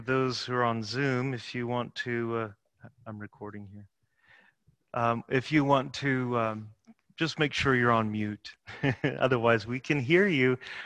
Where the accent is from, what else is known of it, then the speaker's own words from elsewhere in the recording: Chattanooga, Tennessee, United States; When I was growing up in Chattanooga in my high school days